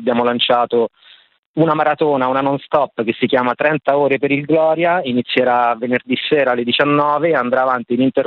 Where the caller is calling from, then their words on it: Como, Lombardy, Italy; Chiamo da Como